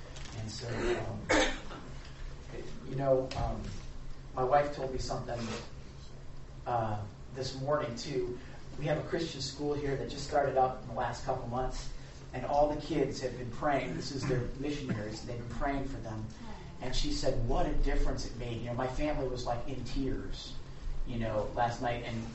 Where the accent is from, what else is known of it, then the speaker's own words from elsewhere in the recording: Chicago, Illinois, United States; I'm from Chicago, so I'm a Southsider